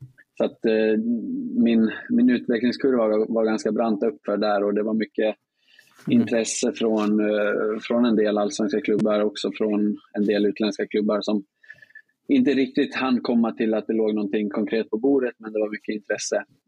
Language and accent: Swedish; Gävle, Gävleborg County, Sweden; jag har jättemycket fint att säga om min uppväxt i Gävle, både med familj, vänner och möjlighet att spela både hockey och fotboll på en hög nivå också. Så att Gävle för mig är en väldigt fin stad och det var en fantastisk uppväxt.